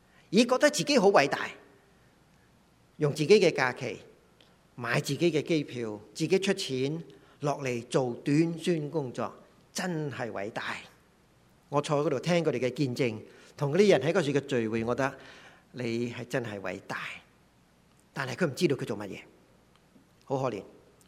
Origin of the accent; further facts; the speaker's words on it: China; now in North America; 你和我今天上帝摆我哋喺北美，上帝俾我哋成为一个嘅中国人，